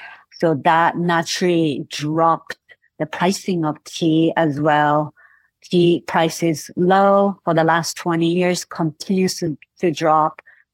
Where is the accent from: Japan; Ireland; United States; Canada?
Japan; Shizuoka; born or raised there